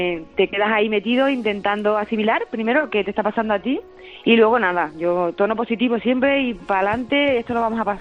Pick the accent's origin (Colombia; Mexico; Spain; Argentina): Spain; Cádiz, Andalusia; now in Madrid, Spain; aunque tengo este acento, soy de Cádiz, vivo en Madrid hace ya 10 años.